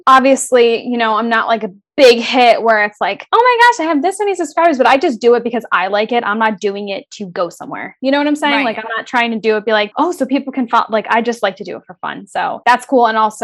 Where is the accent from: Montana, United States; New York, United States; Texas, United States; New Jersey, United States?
New Jersey, United States; I am from New Jersey, but I'm currently living in West Virginia because I am attending WVU.